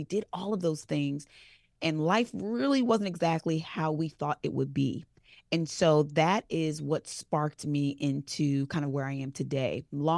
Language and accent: English; Jamaica; My entire family. And I'm Jamaican.